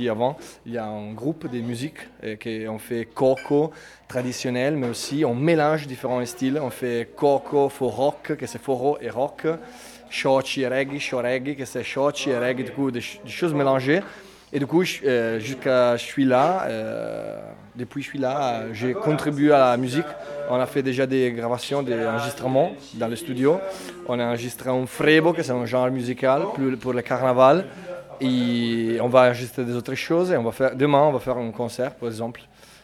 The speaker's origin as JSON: {"language": "French", "town": "Bologna", "region": "Emilia-Romagna", "country": "Italy", "said": "je suis italien de Bologne"}